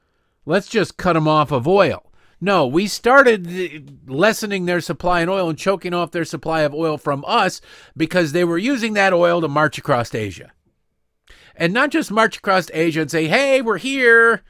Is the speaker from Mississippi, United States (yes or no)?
no; Detroit, Michigan, United States; Where I grew up in Detroit, majority black city by a lot, and they have a white mayor, Mayor Duggan.